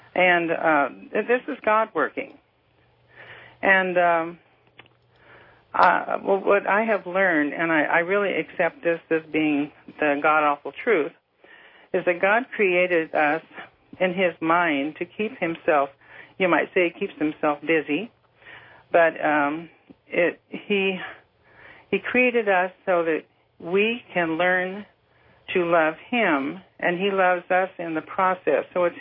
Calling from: Portland, Oregon, United States; I'm calling from Portland, Oregon.

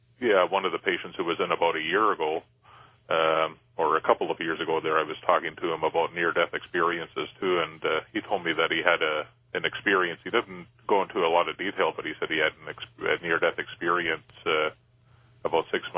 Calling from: Calgary, Alberta, Canada; Calgary, Alberta, Canada.

